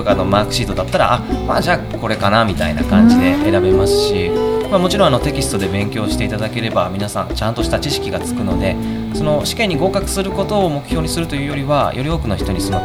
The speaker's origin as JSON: {"language": "Japanese", "town": "Kobe", "region": "Hyogo", "country": "Japan", "tie": "born or raised there", "said": "僕自身は神戸でずっと生まれ育ちまして"}